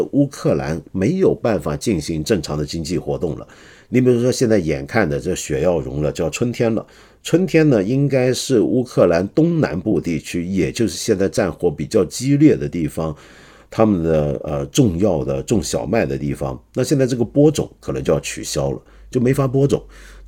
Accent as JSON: {"language": "Chinese", "country": "China", "said": "我就说我们作为中国人要很关心"}